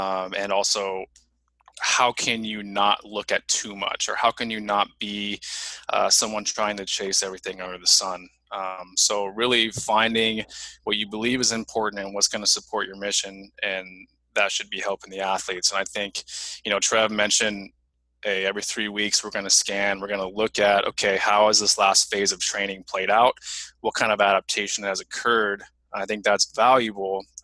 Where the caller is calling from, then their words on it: Portland, Oregon, United States; I'm coming from Cooler Pastures up here in Portland, Oregon.